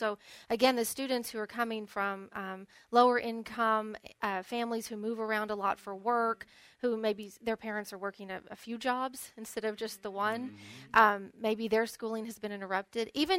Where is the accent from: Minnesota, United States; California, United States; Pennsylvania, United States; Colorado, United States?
California, United States; I came from California. That's where my background in education is.